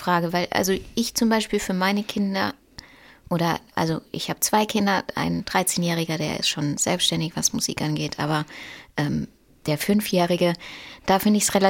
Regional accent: Moos, Baden-Württemberg, Germany; Ich komme vom Bodensee aus Moos.

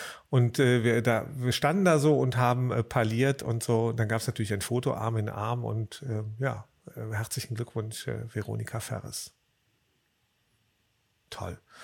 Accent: Rhineland, Germany; now in Berlin, Germany; Ich bin ja eigentlich Rheinländer, ich bin ja ein Zugezogener hier in Berlin

